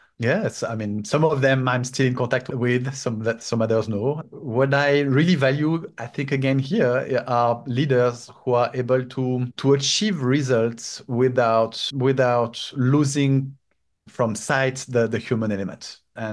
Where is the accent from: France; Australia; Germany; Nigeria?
France; accent: French; also born or lived in Shanghai, China / Singapore / San Francisco, United States; now in Miami, United States; I'm literally saying in the sense that I'm originally French. You might hear it by my accent. I moved from France for 5 years to China in Shanghai, China, and then moved to Singapore for 6 years, and then moved to San Francisco for 4 years